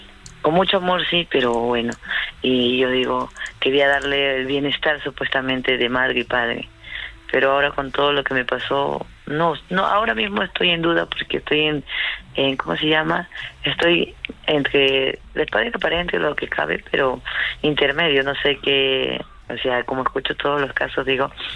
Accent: Peru; now in Spain; cuando llegué por aquí, a España, porque yo soy de Perú

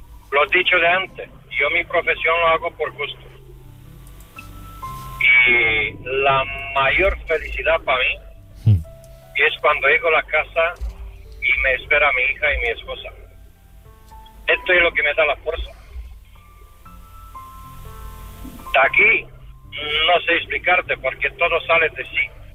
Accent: Romania; Spanish is a second language; moved away as an adult; now in Spain; como emigrante. Soy rumano, vivo en España 22 años

